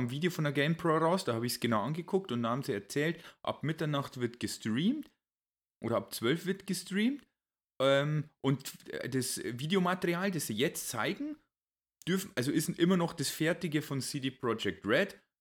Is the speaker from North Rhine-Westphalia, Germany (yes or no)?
no; Bavaria, Germany; Ich kann es als Bayer auch nur empfehlen, Bayern zu meiden.